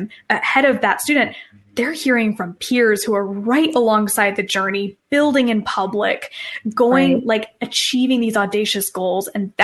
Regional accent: Asheville, North Carolina, United States; And me as a homeschooler, I grew up in Asheville, North Carolina. So in my town, we actually had a really wonderful homeschool community.

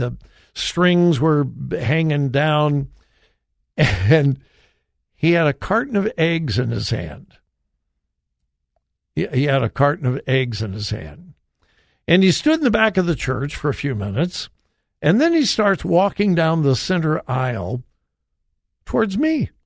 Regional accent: Compton, California, United States; When I was growing up, and I grew up in a very mixed neighborhood. Most of you know I grew up in Compton, California.

